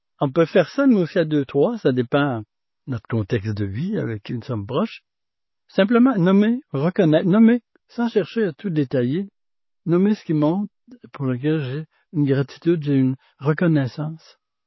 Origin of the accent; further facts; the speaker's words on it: Lévis, Quebec, Canada; je suis originaire de Lévis, ma famille est de Bellechasse.